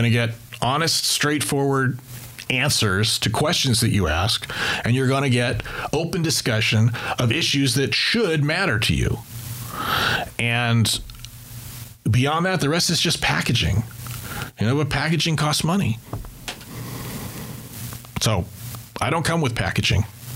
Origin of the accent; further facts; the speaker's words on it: Escondido, California, United States; having grown up in San Diego, and I grew up in Escondido